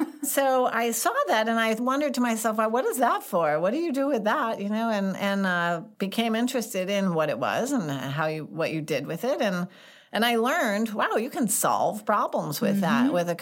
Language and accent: English; St. Louis, Missouri, United States; Yes, I grew up here in St. Louis in North County, and I had a normal childhood.